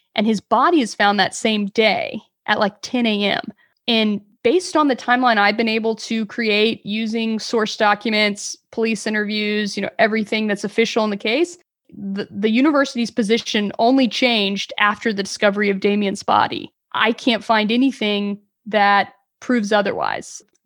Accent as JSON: {"language": "English", "region": "Texas", "country": "United States", "said": "So I'm from Texas. Everything's super flat here."}